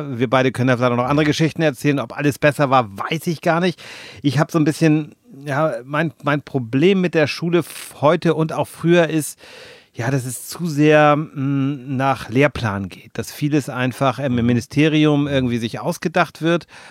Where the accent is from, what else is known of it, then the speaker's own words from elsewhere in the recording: Lübeck, Schleswig-Holstein, Germany; wenn ich jetzt aus meiner Heimat Lübeck, sage ich mal so ein Beispiel